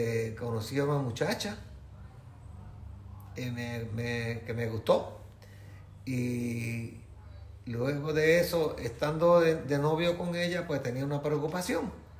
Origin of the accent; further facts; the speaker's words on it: San Sebastián, Puerto Rico; also born or lived in Lares; Bueno, yo vivo en San Sebastián, siempre he vivido aquí, aunque nací en Lares, pero mi papá me trajeron para San Sebastián cuando tenía aproximadamente 2 años de edad y nos quedamos en San Sebastián, aquí todavía estamos.